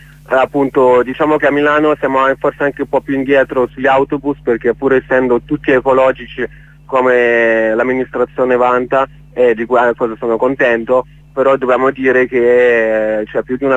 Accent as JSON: {"language": "Italian", "country": "Russia", "second_language": "Italian", "said": "Non fa niente, perché sono russo e quindi capisco che a volte è difficile pronunciare il cognome mio"}